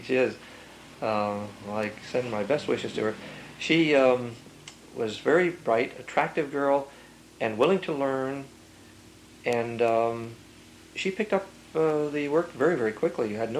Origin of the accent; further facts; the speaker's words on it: Passaic, New Jersey, United States; Yes, right here in Passaic. I was born in Passaic.